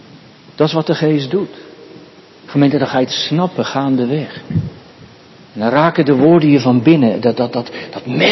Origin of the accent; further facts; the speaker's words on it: Katwijk aan Zee, South Holland, Netherlands; ik kom uit Katwijk aan Zee